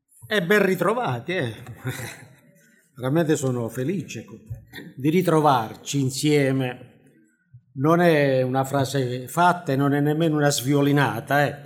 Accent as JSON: {"language": "Italian", "region": "Apulia", "country": "Italy", "lives_now": "Torre Pellice, Italy", "said": "Devo darvi dei saluti non dalla Puglia, ma da Torre Pelice, dal Piemonte, da pugliese a piemontese. È andata così, ma va bene, va bene. Questa valle, la Val Pellice, siamo stati accolti nella Val Pellice. Ci troviamo bene"}